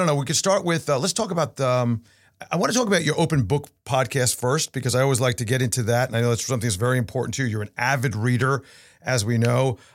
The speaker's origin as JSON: {"language": "English", "town": "Commack", "region": "New York", "country": "United States", "tie": "born or raised there", "said": "I grew up in Comac. So you were directly north of me."}